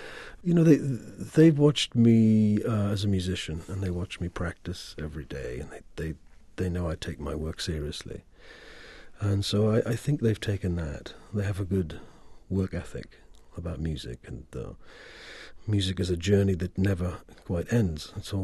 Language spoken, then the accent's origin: English; Newcastle, North East England, United Kingdom; I didn't know this song, and I used some musicians from my hometown of Newcastle